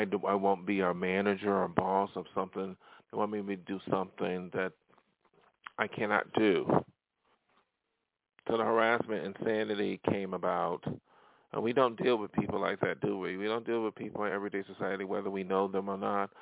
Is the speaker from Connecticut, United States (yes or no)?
no; Pennsylvania, United States; now in Hollywood, United States; had a manager when I came out here from Pennsylvania to Hollywood, but that was in the 80s.